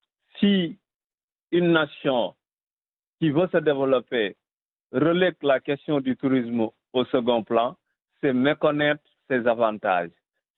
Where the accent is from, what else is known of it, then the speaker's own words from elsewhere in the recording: Senegal; je viens du Sénégal, je suis africain du Sénégal.